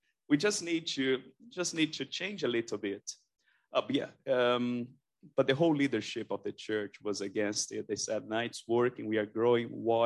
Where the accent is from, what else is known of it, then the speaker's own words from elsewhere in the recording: Brazil; English is a second language; moved away as an adult; So I'm from Brazil. I'm from Brazil. And I came here for the first time in December 2003. As an international student